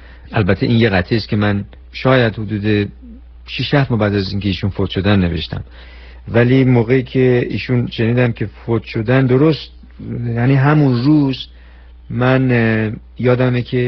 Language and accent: Persian; Iran; moved away as an adult; حدود الان تقریبا شده 28 سال پیش از ایران برای ادامه تحصیل اومدم بیرون و الان 28 سالی که در خارج از ایران زندگی میکنم